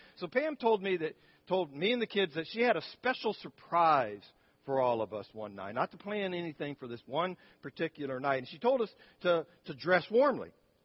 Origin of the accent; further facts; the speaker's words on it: Syracuse, New York, United States; And so growing up in Syracuse, you know, where the winters are cold and snowy